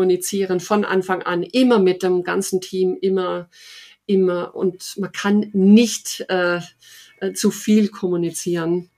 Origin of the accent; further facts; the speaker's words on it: Baden-Württemberg, Germany; mein anderer Lieblingsort ist Oberschwaben. Das ist meine Heimat, wie man sicherlich hört.